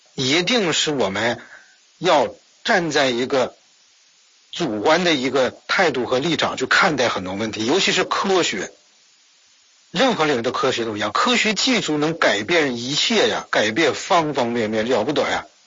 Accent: China; 所以我们中国人骨子里认为什么呢

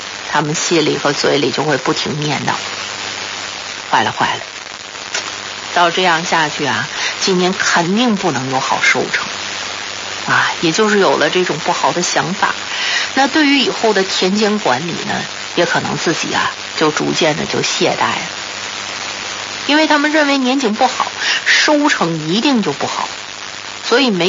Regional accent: Shannan, Tibet, China; 我呢是一个在敬老院里长大的孤儿。

